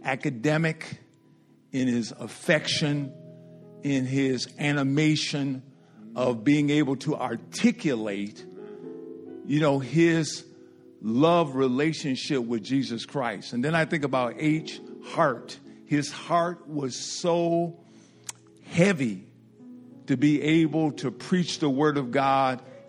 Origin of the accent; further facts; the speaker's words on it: Detroit, Michigan, United States; Considering the fact that I grew up in Detroit, born in 1957